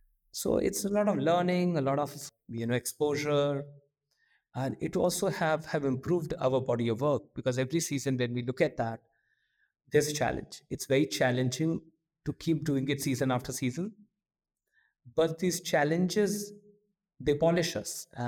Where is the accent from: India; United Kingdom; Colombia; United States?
India; I'm first Indian ever to be at couture